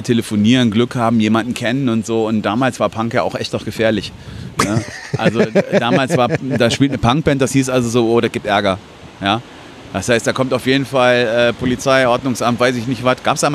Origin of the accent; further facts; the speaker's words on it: Hilden, North Rhine-Westphalia, Germany; ich komme aus Hilden, da gab es dann einen besetzten Bauernhof.